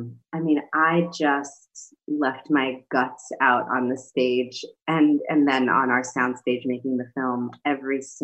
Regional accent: Bronx, New York, United States; you know, I grew up in the Bronx. There's like a liquor store on every corner.

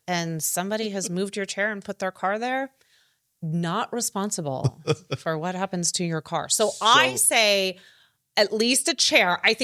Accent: Chicago, Illinois, United States; Oh, well, I'm from Chicago.

